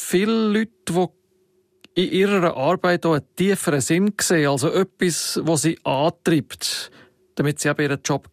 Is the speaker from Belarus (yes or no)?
no; Switzerland; was bei uns in der Schweiz je nach Kanton und Region mehr oder weniger gefeiert und beachtet wird